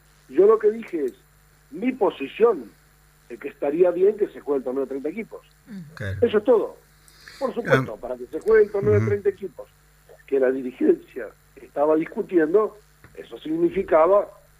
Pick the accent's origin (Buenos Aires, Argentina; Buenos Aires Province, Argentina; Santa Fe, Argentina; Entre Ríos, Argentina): Entre Ríos, Argentina; Yo soy de Chagua, que tiene básquet, no tiene fútbol.